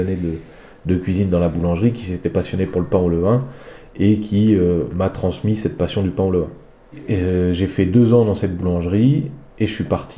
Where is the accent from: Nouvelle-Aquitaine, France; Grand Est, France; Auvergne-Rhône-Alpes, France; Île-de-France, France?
Nouvelle-Aquitaine, France; Saint-Georges-Nigremont; Alors, je suis creusois déjà, je suis né en Creuse, j'ai grandi à Saint-Georges-Nigremont, à côté de Feltin.